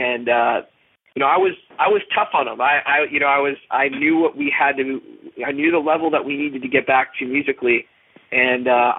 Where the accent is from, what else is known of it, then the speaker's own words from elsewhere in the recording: Easton, Pennsylvania, United States; freshman year, everybody goes to that freshman year where I was coming from Easton, Pennsylvania. I knew zero people when I went to Indiana.